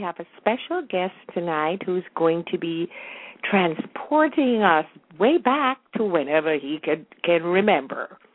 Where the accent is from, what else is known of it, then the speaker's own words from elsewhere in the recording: Jamaica; I really never appreciated all the beauty I had around me when I grew up in Jamaica.